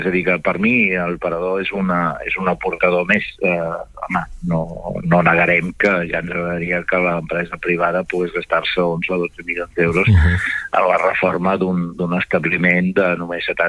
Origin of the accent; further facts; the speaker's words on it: Catalonia, Spain; Per tant, com a empordanès, benvinguda sigui la inversió